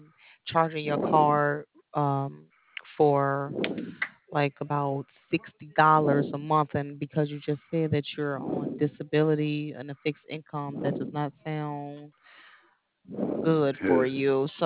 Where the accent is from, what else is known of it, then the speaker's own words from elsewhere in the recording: Chicago, Illinois, United States; See, I'm from Chicago, so I was just...